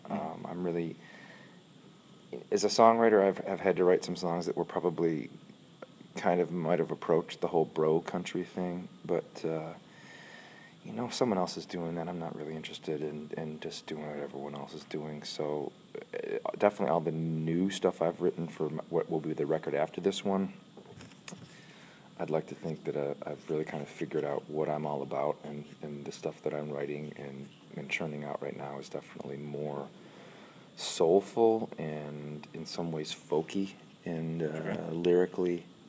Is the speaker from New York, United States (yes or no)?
yes; Buffalo, New York, United States; So I grew up nowhere near New York City. I really grew up, outside of Buffalo. And you know, you could literally see Canada from my hometown.